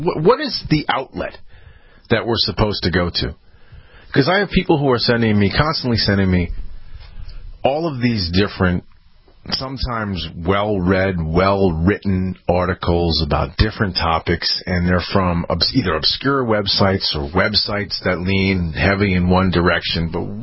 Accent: United States; I have to just announce to the world, you know, I'm an American. I'm a lover of liberty.

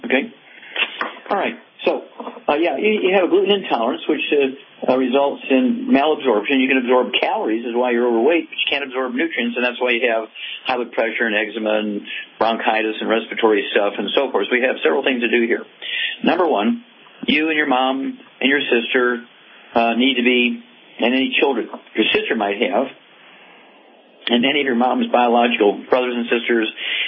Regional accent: Missouri, United States; let's start out in Missouri, my home state, and go to Ken.

